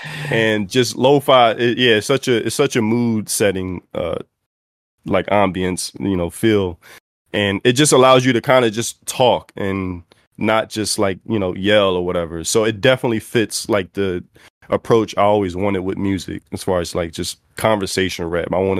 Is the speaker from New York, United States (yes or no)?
no; Philadelphia, Pennsylvania, United States; so I'm from Philly, and by the time I started rapping, a lot of battle rap was occurring